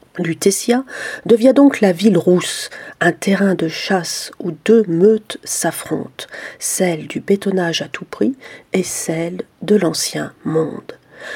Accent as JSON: {"language": "French", "region": "Bourgogne-Franche-Comté", "country": "France", "tie": "born or raised there", "said": "que je situe dans le Morvan, ma région natale, par commodité et aussi par sentimentalisme."}